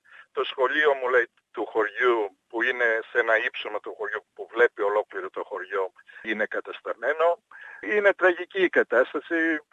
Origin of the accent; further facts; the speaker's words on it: Vrisa, North Aegean, Greece; Το πατρικό μου σπίτι είναι στη Βρυσά, εγώ είμαι από τη Βρυσά.